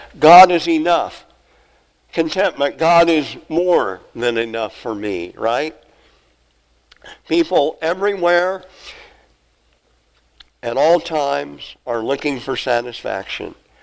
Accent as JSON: {"language": "English", "region": "Nebraska", "country": "United States", "tie": "born or raised there", "said": "We live really close in our growing up in South Central Nebraska on the farm."}